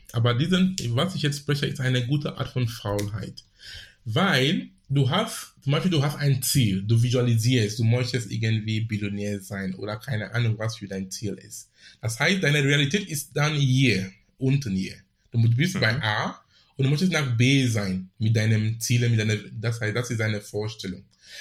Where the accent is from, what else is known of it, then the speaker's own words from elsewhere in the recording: Cameroon; now in Hamburg, Germany; ich sitze in Hamburg. Du kannst genau wo hier sein oder in Afrika sein, wo ich herkomme, in Kamerun.